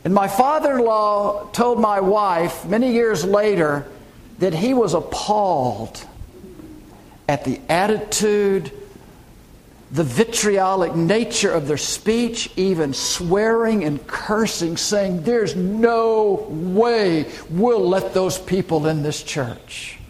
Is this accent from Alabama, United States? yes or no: yes; Birmingham, Alabama, United States; The civil rights movement in 1963 was red hot with intensity in my hometown of Birmingham, Alabama.